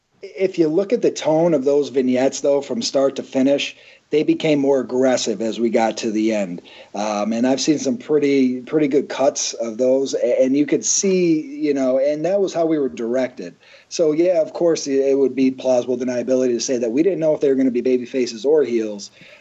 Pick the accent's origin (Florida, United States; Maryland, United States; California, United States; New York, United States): New York, United States; Syracuse; Keep in mind, I mean, I'm from Syracuse, New York. I mean, Italian American, my family came here, you know, 70 years ago.